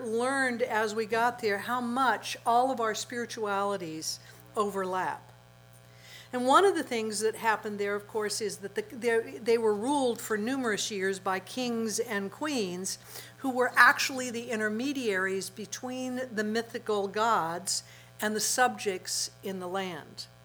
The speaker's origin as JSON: {"language": "English", "town": "Chico", "region": "California", "country": "United States", "tie": "born or raised there", "said": "as a child growing up in the First Christian Church here in Chico"}